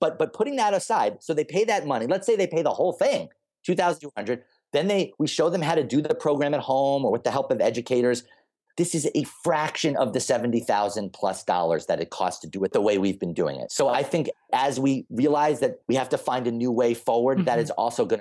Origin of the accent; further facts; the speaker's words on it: Massachusetts, United States; There is actually still a school in my home state of Massachusetts.